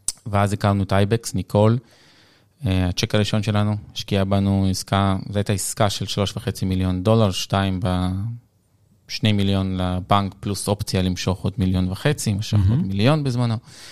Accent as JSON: {"language": "Hebrew", "town": "Kiryat Ata", "region": "Haifa District", "country": "Israel", "tie": "born or raised there", "also_born_or_lived": "Ukraine", "said": "עלינו לארץ ב-95, בקריות, מקריית אתא."}